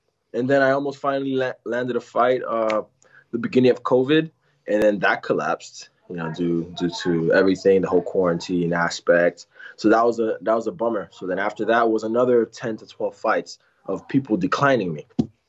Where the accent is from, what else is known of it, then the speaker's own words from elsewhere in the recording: Miami, Florida, United States; also born or lived in New York; I actually moved down to Miami when I was young, about 8 years old. And so I've always been back and forth, mainly born in New York, but, you know, mainly raised in Miami, you can say.